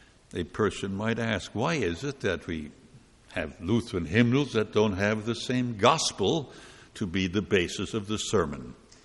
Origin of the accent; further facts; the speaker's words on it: New York City, New York, United States; You may not know, but I come from New York City, which is indeed very heavily Jewish.